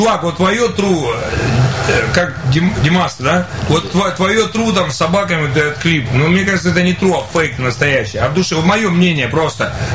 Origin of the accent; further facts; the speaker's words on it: Rostov, Rostov Oblast, Russia; Я из Ростова, мне хочется прояснить.